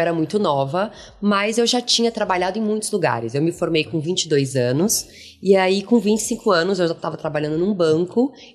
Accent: Inhumas, Goiás, Brazil; also born or lived in Goiânia; Então, eu sou de Goiás, né? Eu cresci numa cidade super pequena de Goiás.

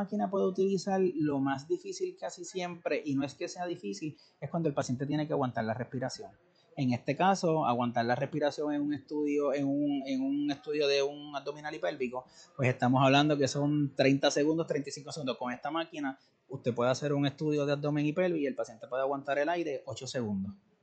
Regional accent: Puerto Rico; como los puertorriqueños, como yo digo, uno piensa que le duele algo

